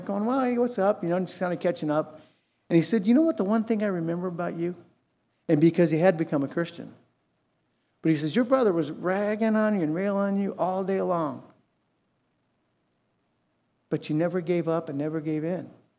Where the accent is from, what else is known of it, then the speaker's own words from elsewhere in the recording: Covina, California, United States; when we were growing up in Covina